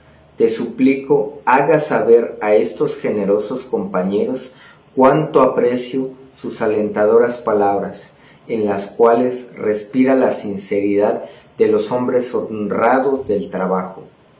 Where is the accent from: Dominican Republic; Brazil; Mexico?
Mexico; Mexico City; soy de los Pedregales de Santo Domingo, Coyoacán.